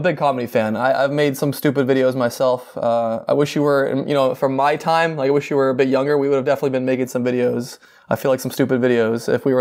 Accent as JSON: {"language": "English", "town": "Windsor", "region": "Ontario", "country": "Canada", "tie": "born or raised there", "said": "We talked about what it was like growing up in Windsor, since we're both from that city, and also what it was like doing comedy in Detroit."}